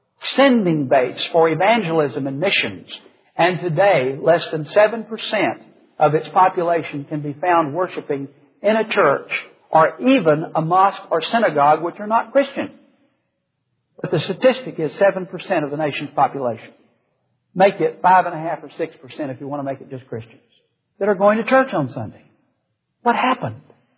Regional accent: Texas, United States; I happen to be a Baptist, if for no other reason, because I'm from Texas. Y'all, it's hard to be in Texas and not least be a Baptist or a Methodist

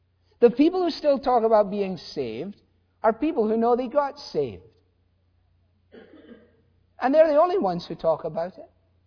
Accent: Glasgow, Scotland, United Kingdom; I was brought up in Glasgow, a major industrial city

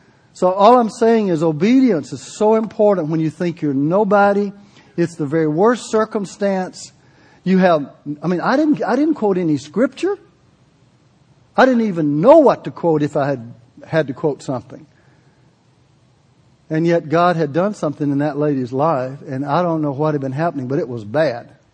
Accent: the South, United States; When I grew up in the South, a revival was nothing but an evangelistic campaign misnomer called revival.

